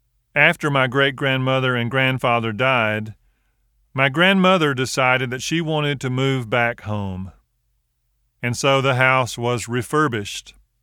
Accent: Georgia, United States; As I grew up in South Georgia, our family had a wonderful gathering on Christmas Eve.

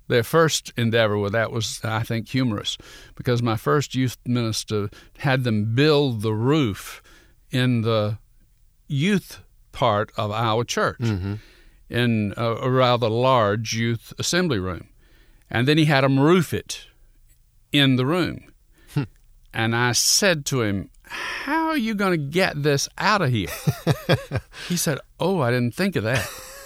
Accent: Atlanta, Georgia, United States; I grew up in Atlanta, born and reared in Atlanta, five generations of Atlantans.

